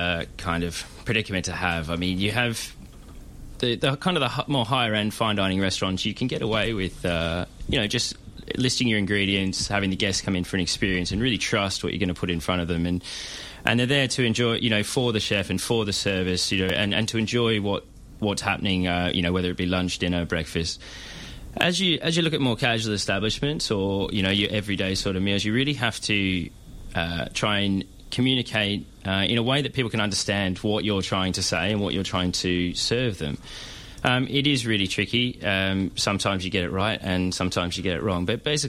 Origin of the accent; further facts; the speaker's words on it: Australia; also born or lived in United Kingdom; No, not from the UK. No, I'm Australian.